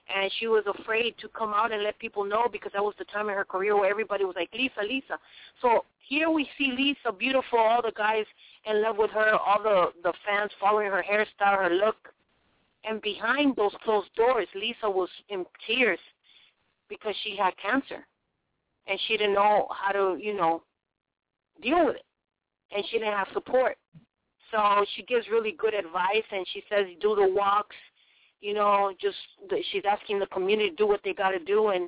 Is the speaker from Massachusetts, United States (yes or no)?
yes; Boston, Massachusetts, United States; from my hometown, Boston, passed away of cancer.